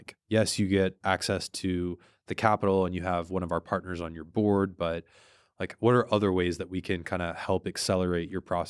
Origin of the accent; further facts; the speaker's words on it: Texas, United States; Really, I grew up and lived in Texas my whole life.